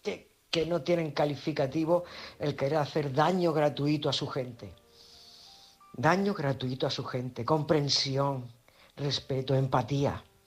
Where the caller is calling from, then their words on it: San Pedro del Pinatar, Region of Murcia, Spain; corresponsal de San Pedro el Pinatar.